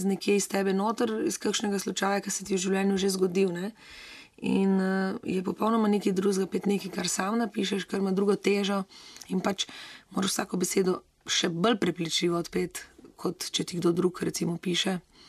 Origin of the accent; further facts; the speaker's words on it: Slovenian Littoral, Slovenia; jaz sem Primorka, ampak ne opredeljujem se takole, recimo. Bolj se počutim Slovenka